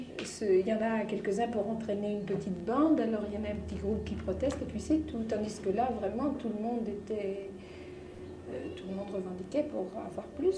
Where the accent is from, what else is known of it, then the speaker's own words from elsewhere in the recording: Orléans, Centre-Val de Loire, France; moi je suis orléanaise, mais pas d'origine orléanaise. Je suis née à Orléans, mais c'est tout. Mes parents n'étaient pas orléanais.